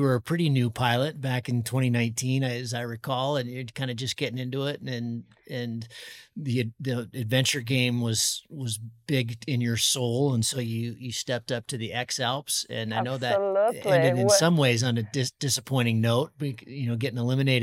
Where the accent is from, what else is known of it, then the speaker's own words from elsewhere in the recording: Sun Valley, Idaho, United States; In my hometown, Sun Valley.